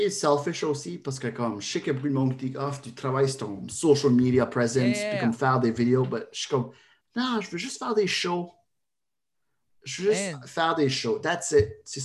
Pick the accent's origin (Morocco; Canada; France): Canada; Cap-Pelé, New Brunswick; Quand j'étais jeune, je vivais à Capelé